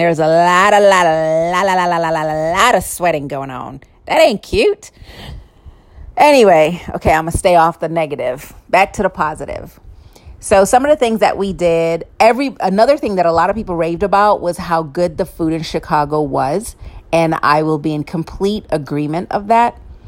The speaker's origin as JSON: {"language": "English", "country": "Jamaica", "said": "Hello, I'm Jamaican."}